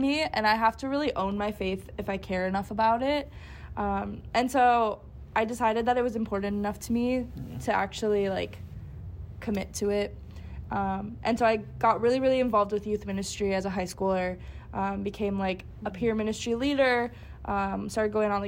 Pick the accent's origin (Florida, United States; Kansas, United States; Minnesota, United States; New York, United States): Minnesota, United States; I'm from Minnesota, so Midwestern family all around.